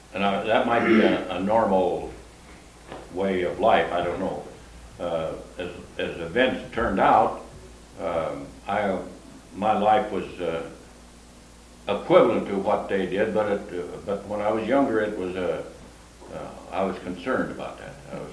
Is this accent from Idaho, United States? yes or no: yes; Idaho, United States; Well, I was born in Idaho and raised on a farm in Idaho, and one of the youngest of a large family